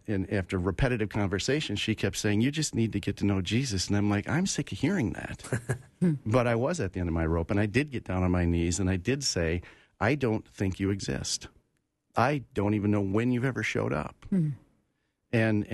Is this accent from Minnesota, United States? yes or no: yes; Rochester, Minnesota, United States; So I was born and raised in Rochester, Minnesota, southern Minnesota.